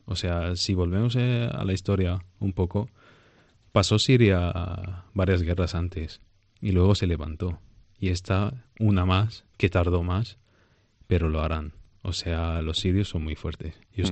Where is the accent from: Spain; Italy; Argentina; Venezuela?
Venezuela; born there; also born or lived in Syria; Salgo a Venezuela, digo, voy a volver a mi país natal.